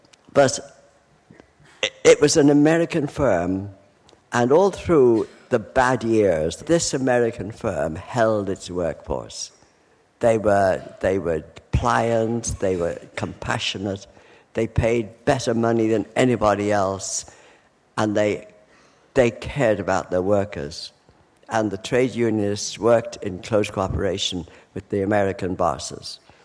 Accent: Liverpool, North West England, United Kingdom; born there; I'm very old now, and I was born in Liverpool, down by the docks.

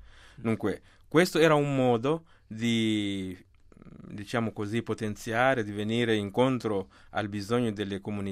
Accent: Mozambique; parlare qualcosa sui media nel mio paese, che è il Mozambico.

